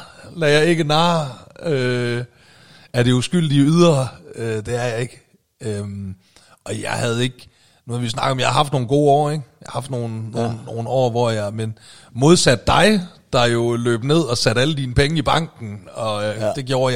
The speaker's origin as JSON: {"language": "Danish", "town": "Aalborg", "region": "North Denmark Region", "country": "Denmark", "said": "og så faktisk mellem jul og nytår, der er jeg også hjemme i Aalborg."}